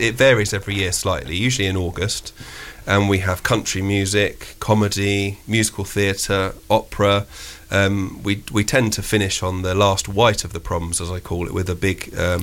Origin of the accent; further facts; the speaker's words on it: Cowes, South East England, United Kingdom; giving something back to my hometown of Cowes and to the community